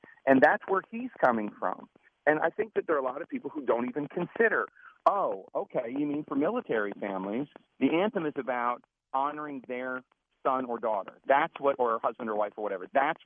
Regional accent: Philadelphia, Pennsylvania, United States; neither of them are things that I thought about as a kid growing up in Queen Village when I would go.

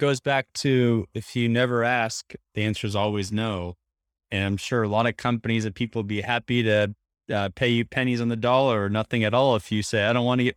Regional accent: Portland, Oregon, United States; And I grew up in Portland, Oregon area, so I'm a suburb boy.

